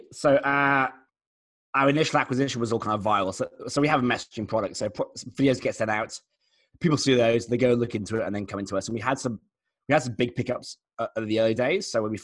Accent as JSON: {"language": "English", "region": "England", "country": "United Kingdom", "lives_now": "Australia", "said": "we're based in Australia, but as you can tell, I'm English."}